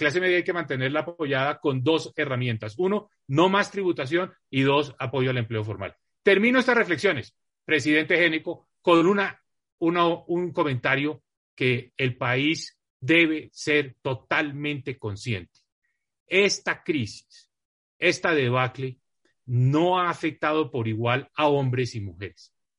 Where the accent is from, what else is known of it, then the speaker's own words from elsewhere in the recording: Colombia; Algo que ninguno de nosotros como colombianos quiere ver.